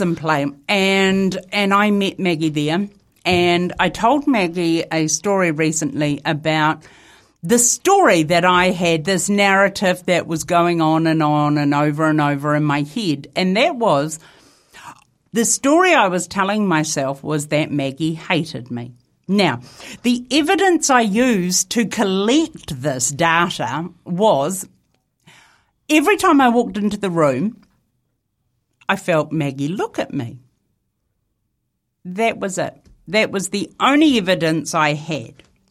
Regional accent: New Zealand; accent: Kiwi; I have developed quite the colloquial twang to my Kiwi accent, and now I sound a little bit like Linatawa.

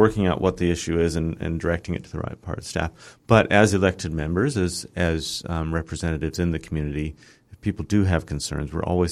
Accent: United States; moved away as an adult; now in Palmerston North, New Zealand; So I came to New Zealand from the States, moved here in 2000 to Palmerston North, and took a job as a scientist out at Ag Research near Massey.

